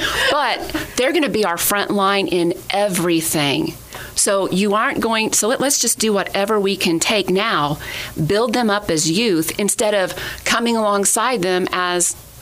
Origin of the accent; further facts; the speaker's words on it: Indiana, United States; now in Owensboro, United States; that's typically when people find out I'm from Indiana. Well, that, and I don't have an accent, but and I say Frederica.